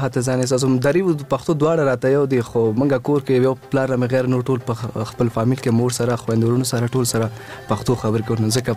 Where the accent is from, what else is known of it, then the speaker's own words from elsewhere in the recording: Laghman, Afghanistan; اصلي ولایت خو لغمان دی